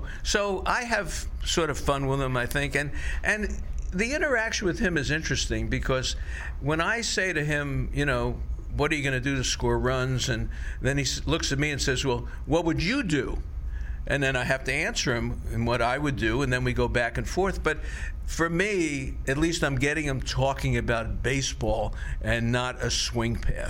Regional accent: Florida, United States; when I grew up in Florida, you know, people up in the east would be in snow and stuff like that.

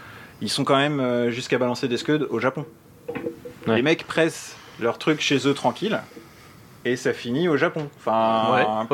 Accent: France; je pense que c'est à la fois quelque chose qui nous a marqué en tant que Français

